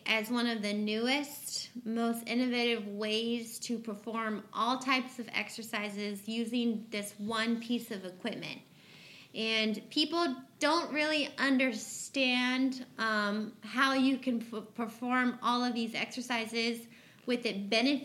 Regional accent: Indio, California, United States; I was born and raised in the Coachella Valley. I lived in Indio actually my whole life

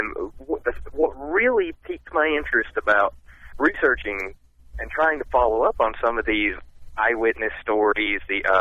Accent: North Carolina, United States; You know, I grew up in the South Omni Valley down to the base of the Pisgah Ridge, and you'll go up Highway 151, takes you all the way up to Blue Ridge Parkway.

